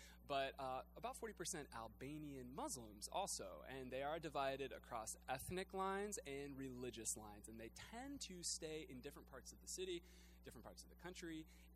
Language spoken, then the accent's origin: English; the South, United States; Yeah, they're not, it's not a thank you culture, but I still like to say it because I'm from the South.